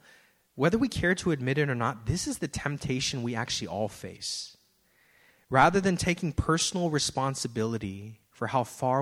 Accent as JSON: {"language": "English", "town": "San Francisco", "region": "California", "country": "United States", "tie": "born or raised there", "said": "Now, I grew up in San Francisco"}